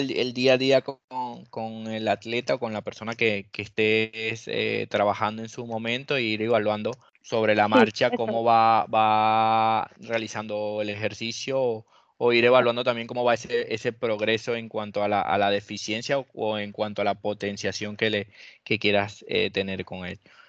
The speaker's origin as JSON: {"language": "Spanish", "country": "Venezuela", "said": "nos va a dar mucho orgullo a nosotros, primeramente como venezolanos"}